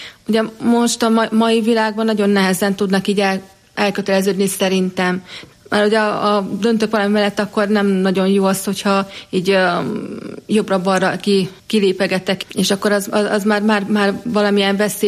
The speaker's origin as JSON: {"language": "Hungarian", "town": "Jászárokszállás", "region": "Jász-Nagykun-Szolnok", "country": "Hungary", "tie": "born or raised there", "moved": "yes", "said": "Igen, igen, tehát én jászárokszállásról származom, tehát egészen 2003-ban jöttem el jászárokszállásról, tehát tanulmányok, meg a rendbelépés véget is, úgyhogy de mindvégig ott éltem jászárokszálláson."}